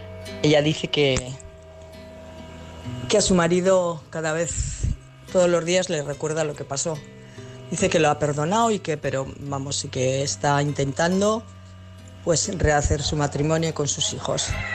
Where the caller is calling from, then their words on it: Pamplona, Navarre, Spain; y soy de Pamplona